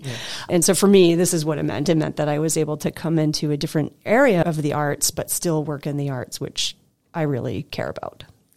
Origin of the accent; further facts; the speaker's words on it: Lewiston, Maine, United States; Maine is home to me. I grew up in Maine. I grew up in Lewiston.